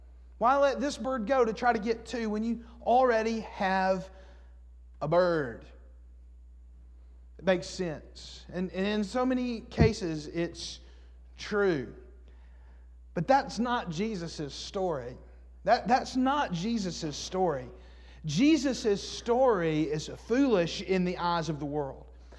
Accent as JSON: {"language": "English", "region": "Alabama", "country": "United States", "tie": "born or raised there", "said": "growing up in Alabama and now living in Alabama, is that here in Alabama, we love a good idiom."}